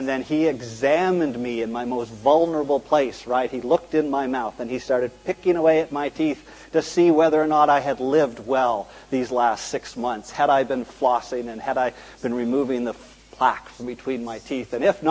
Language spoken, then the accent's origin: English; Brockville, Ontario, Canada; when I was a little boy, growing up in Brockville, Ontario, the word appointment meant one thing.